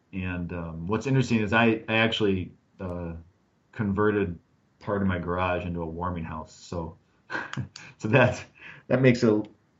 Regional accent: Minneapolis, Minnesota, United States; also born or lived in Seattle; I grew up in Minneapolis, and then we moved away and lived in Seattle for about 7 years and had our kids, and then we moved back to our family about 12 years ago.

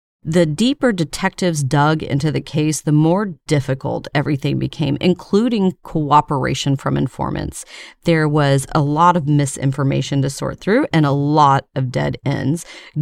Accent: Baytown, Texas, United States; And this all happened in my hometown, Baytown, Texas. And I was just a kid and a young girl, to be exact.

